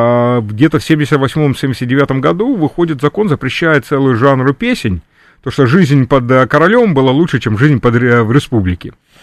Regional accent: Luhansk, Luhansk Oblast, Ukraine; also born or lived in Pittsburgh; now in United States; я родом с Луганска. В 79-м году мой отец был диссидент, мелкий диссидент, вывез семью из Советского Союза, переехали в Америку

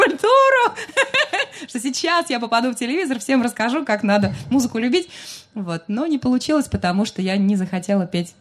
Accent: Samara, Samara Oblast, Russia; я родом из Самары

